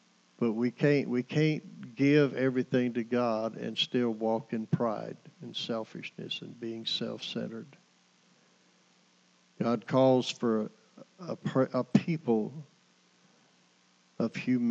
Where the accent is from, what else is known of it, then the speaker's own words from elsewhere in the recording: Pearsall, Texas, United States; I grew up around Pearsall, and I'd have probably stayed over in that area, you know.